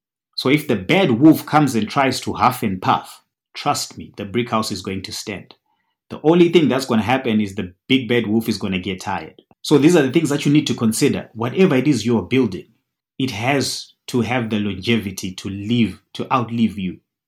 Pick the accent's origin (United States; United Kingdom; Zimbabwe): Zimbabwe; Now, I come from Zimbabwe where houses were built using brick. And personally, I grew up in a house that was bought by my parents in 1984.